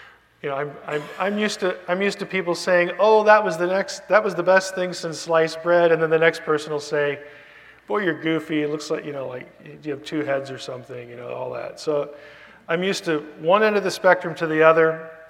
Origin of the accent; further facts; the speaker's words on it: Lebanon, Pennsylvania, United States; I'm originally from Pennsylvania Dutch country. From Lebanon, which if you know your Pennsylvania geography, that's the county north of Lancaster. So I grew up in Lebanon